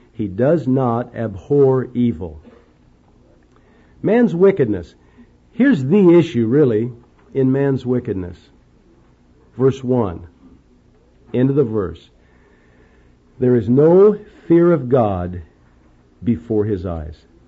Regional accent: Indianapolis, Indiana, United States; Remember the street I grew up on in Indianapolis, Indiana?

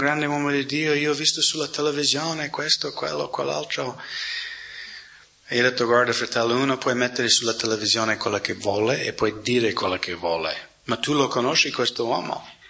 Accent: United States; Italian is a second language; perché sono americano

